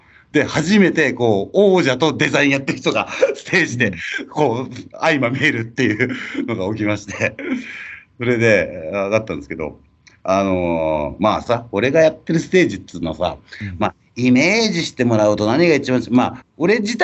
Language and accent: Japanese; Shiga, Japan; 地元の滋賀県にキャンパスがある大学生たちに、